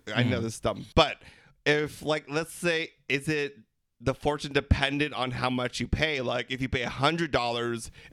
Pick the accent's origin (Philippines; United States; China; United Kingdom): Philippines; They're not really your family. We're Filipino. It's a safe space to be who you are.